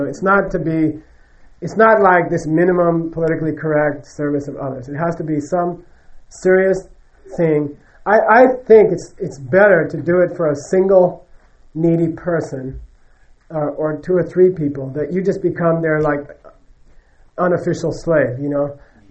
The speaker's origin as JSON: {"language": "English", "town": "Los Angeles", "region": "California", "country": "United States", "said": "I come from California too, originally LA."}